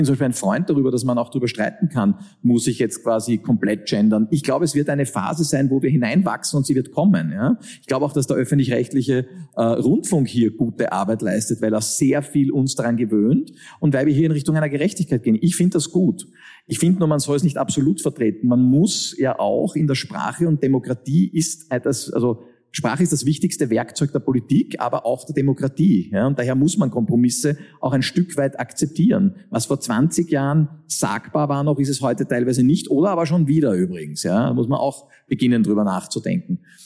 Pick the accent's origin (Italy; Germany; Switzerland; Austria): Austria; Wir haben das auch bei uns in Österreich.